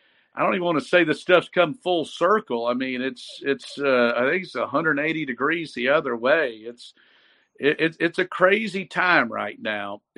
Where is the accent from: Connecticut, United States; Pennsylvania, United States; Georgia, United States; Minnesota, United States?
Georgia, United States; Statesboro; And I can remember growing up in Statesboro, when we started being able to get the home delivery of the Atlanta Constitution